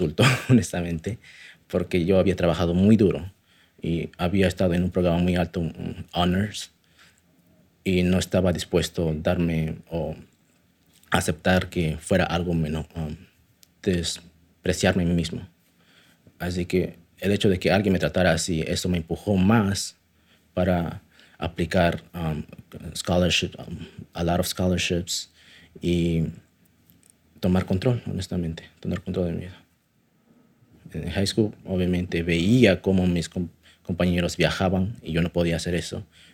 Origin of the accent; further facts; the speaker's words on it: San Antonio Las Mesas, Oaxaca, Mexico; soy de Oaxaca, México, de origen mixteca en un pueblo pequeño llamado San Antonio Las Mesas.